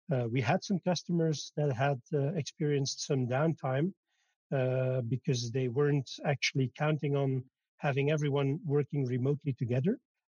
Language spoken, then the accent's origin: English; Belgium; I'm from Belgium.